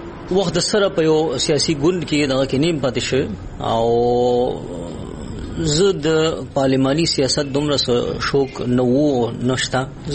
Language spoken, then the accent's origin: Pashto; Taru Jaba, Khyber Pakhtunkhwa, Pakistan; زه د تارو جبې سره تعلق ساتم او هلته پیدا شوم او لوی شوی، او تقریبا په پېښور، سوات دغه علاقې دي.